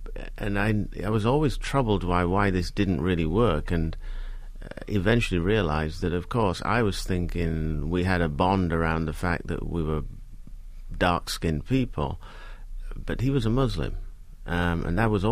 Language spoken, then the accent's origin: English; England, United Kingdom; You know, the truth is I only realized I was English when I went to live in Scotland after I graduated. Until then, I'd assumed that I was British.